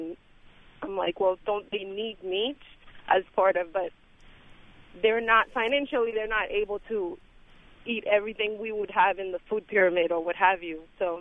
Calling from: Haiti; I'm from Haiti, like you said.

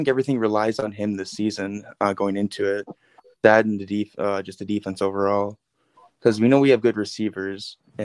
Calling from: New Richmond, Wisconsin, United States; Oh, I'm in New Richmond, Wisconsin.

